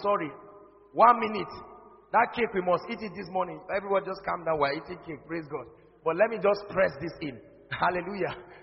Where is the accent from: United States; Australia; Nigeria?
Nigeria; I'm a Nigerian. It's my right.